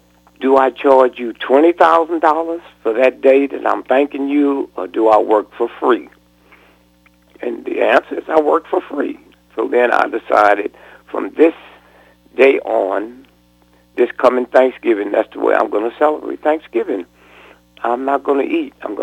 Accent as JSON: {"language": "English", "town": "Plymouth", "region": "Massachusetts", "country": "United States", "said": "I'm from Plymouth, Massachusetts. I lived there. I've been living there since 1973."}